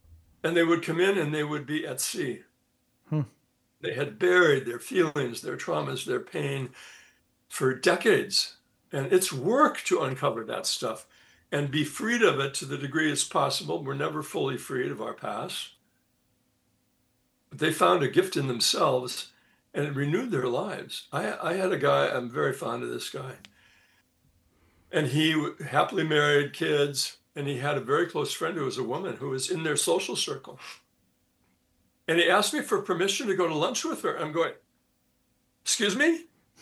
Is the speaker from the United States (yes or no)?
no; Ireland; because I'm Irish and the Irish do not use this word.